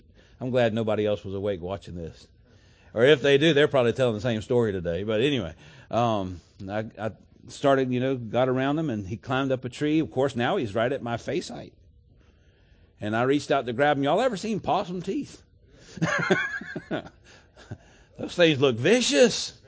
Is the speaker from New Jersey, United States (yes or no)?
no; Florida, United States; Well, I'm from South Florida. If we had possums down there, I never saw them.